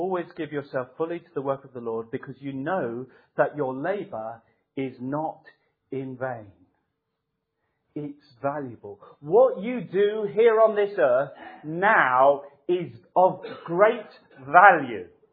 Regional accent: United Kingdom; This is, we can get, as British people, quite down in the mouth.

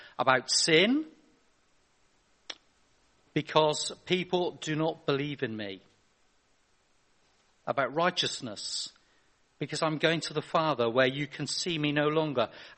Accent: Cirencester, South West England, United Kingdom; I'm from Cirencester originally, down the road, where my family still work, still live. And I've come up today from Somerset, where the water is still safe.

